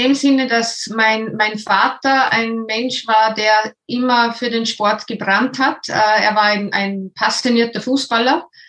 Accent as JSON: {"language": "German", "region": "Upper Austria", "country": "Austria", "accent": "not Vorarlberg dialect", "said": "dass das nicht vorarlbergisch ist, was ich rede. Und zwar komme ich aus der Region Oberösterreich, Salzburg, da die Gegend."}